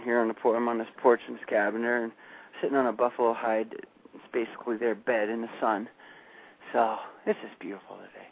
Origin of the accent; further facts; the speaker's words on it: Montana, United States; And then I decided once I got back up to the mountains, it reminded me of where I grew up in Montana.